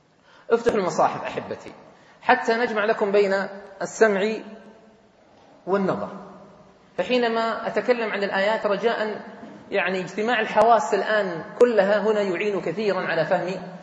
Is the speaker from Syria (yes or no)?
no; Riyadh, Riyadh Province, Saudi Arabia; يمكن أنتم في جدة الإبل عندكم قليلة، لكن احنا عندنا في الرياض كثيرة